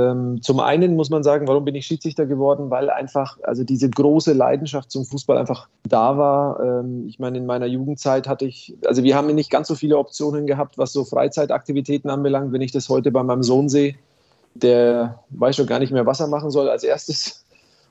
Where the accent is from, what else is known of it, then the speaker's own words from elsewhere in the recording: Nuremberg, Bavaria, Germany; accent: Franconian; Ich bin ja in Nürnberg geboren, quasi in Originalfranke. Das R, das kann ich quasi nicht verstecken.